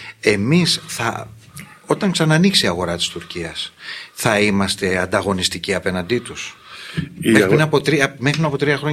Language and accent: Greek; Corfu, Ionian Islands, Greece; Το ξέρω από την Κέρκυρα, λέω για την πατρίδα μου